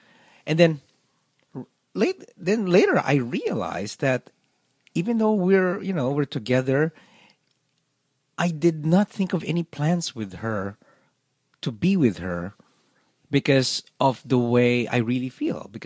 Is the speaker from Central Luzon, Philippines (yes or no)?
no; Manila, Metro Manila, Philippines; I grew up in a very Catholic society. I grew up in the Manila, Philippines